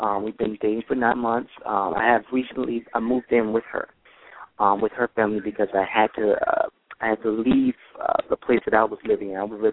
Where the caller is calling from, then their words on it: Florida, United States; I'm calling from Florida.